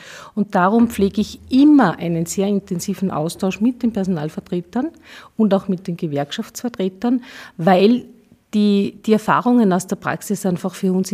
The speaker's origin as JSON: {"language": "German", "region": "Salzburg", "country": "Austria", "said": "Ich komme aus dem Pinzgau"}